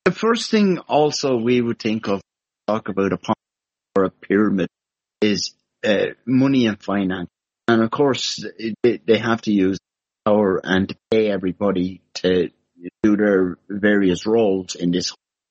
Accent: Ireland; because I'm Irish

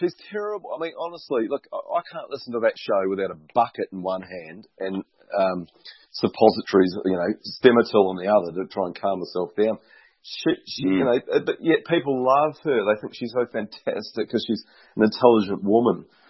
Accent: New Zealand; I'd reject my birthright of being a New Zealander because of the way that they've carried on.

